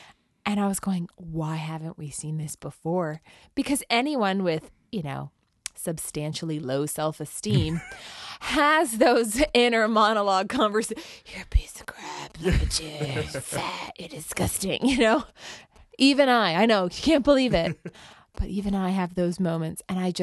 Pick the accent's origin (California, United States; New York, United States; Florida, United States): Florida, United States; Miami; growing up in Miami and traveling to Naples on a regular basis.